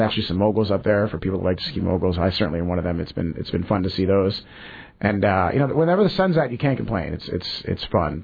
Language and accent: English; East Coast, United States; I come from the East Coast